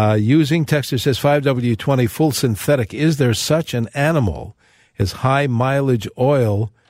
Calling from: Minnetonka, Minnesota, United States; from Minnetonka.

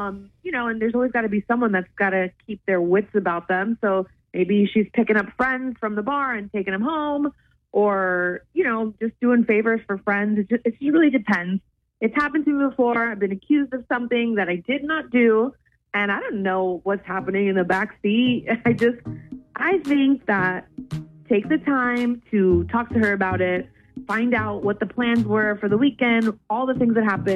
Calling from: Shreveport, Louisiana, United States; from Shreveport.

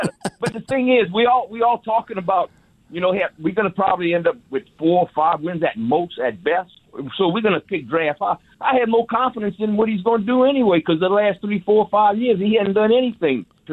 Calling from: Lockport, Louisiana, United States; I'm calling from Lockport, Louisiana, close to you, Bobby.

